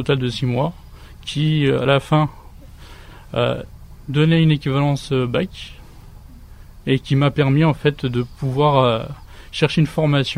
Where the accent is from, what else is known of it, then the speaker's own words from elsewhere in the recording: Saint-Martin-d'Hères, Auvergne-Rhône-Alpes, France; Oui, je suis de Saint-Martin-d'Hères.